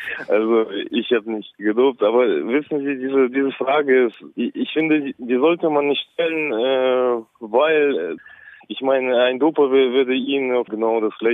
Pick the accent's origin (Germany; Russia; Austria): Russia; Und das ist bei uns in Russland noch nicht das Thema.